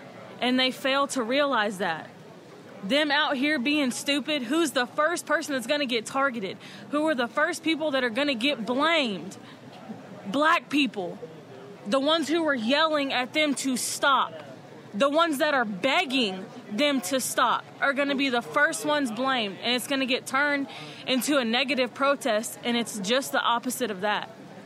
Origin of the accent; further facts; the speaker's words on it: Fayetteville, United States; I was born and raised in Fayetteville. I've lived here all my life. I'm black. I'm a female.